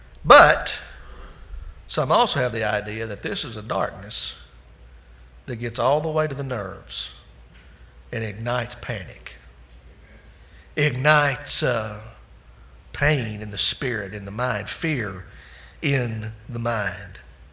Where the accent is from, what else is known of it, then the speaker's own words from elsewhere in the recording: Arkansas, United States; I grew up in North Arkansas. There's Blanchard Springs Caverns, and we go up there quite often.